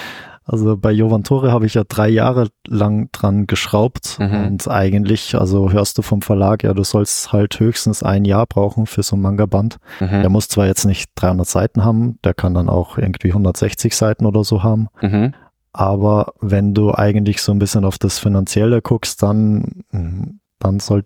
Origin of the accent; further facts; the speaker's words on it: Austria; now in Germany; Also ich bin dann von Österreich nach Deutschland gezogen, weil Österreich, da bin ich halt geboren, da komme ich her.